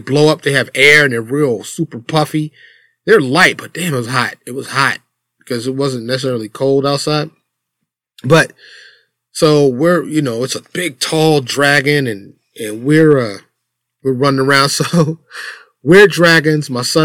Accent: New York City, New York, United States; Growing up in Harlem, in the Bronx, you know, in the South Bronx, you know, if I didn't have that discipline and structure, no telling where I would be.

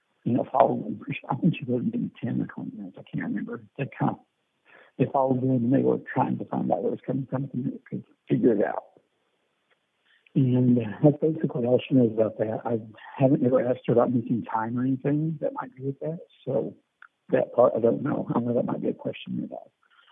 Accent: Missouri, United States; I was born in Missouri, but I was raised there in the Ozarks.

